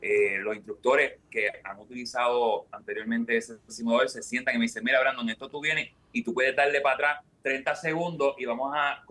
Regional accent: Puerto Rico; Siendo boricua, habíamos comprado uno de esos televisores anchos

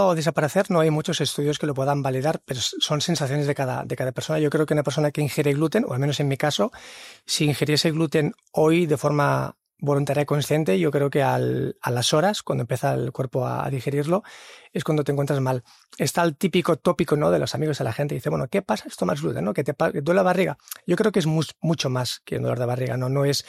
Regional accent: Sitges, Catalonia, Spain; born there; volví otra vez a Sitges, en mi pueblo natal, a Barcelona

